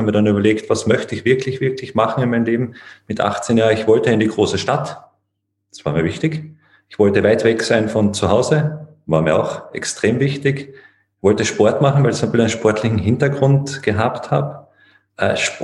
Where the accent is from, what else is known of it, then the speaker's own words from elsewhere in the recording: Carinthia, Austria; ich bin ein Kärntner. Ich denke, dass die Leute, die sich in Österreich auskennen, die hören das ein bisschen, südlicher Teil von Österreich.